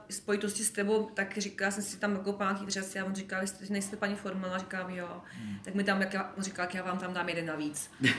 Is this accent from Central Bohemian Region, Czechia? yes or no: yes; Žleby, Central Bohemian Region, Czechia; ta bydlela kousek vedle mě ve Žlebech, jsem pocházela ze Žlebu.